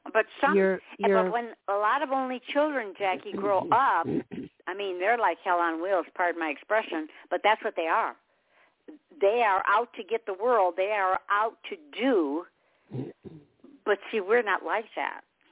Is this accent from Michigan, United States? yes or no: yes; Michigan, United States; now in South Carolina, United States; I'm from Michigan, and I hated it, just hated it. And now, of course, everybody knows I'm in South Carolina.